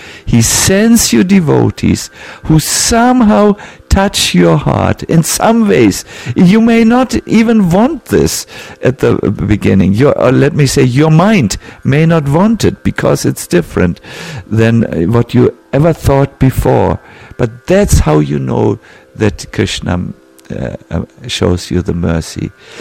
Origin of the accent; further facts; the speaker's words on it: Hamburg, Germany; I was from Hamburg. Hamburgers don't like to surrender.